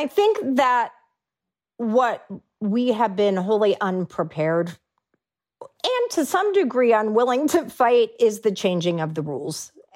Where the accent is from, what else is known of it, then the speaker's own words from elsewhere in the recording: Texas, United States; just like in my home state of Texas